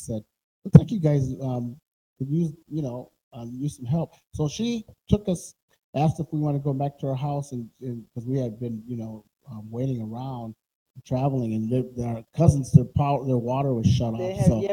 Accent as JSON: {"language": "English", "region": "Minnesota", "country": "United States", "said": "I didn't really think much about it in those days, but I'm being from Minnesota."}